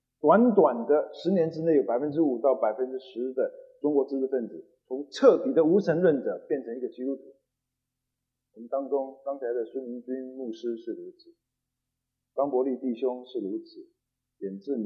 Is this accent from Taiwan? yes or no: yes; Taiwan; born there; 问题是，我们生在台湾，我们在新竹那个教会的里面